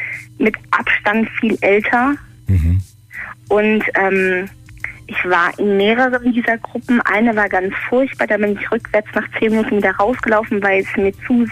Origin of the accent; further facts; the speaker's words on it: Cologne, North Rhine-Westphalia, Germany; Er ist weit weg, der ist in meiner Heimatstadt Köln.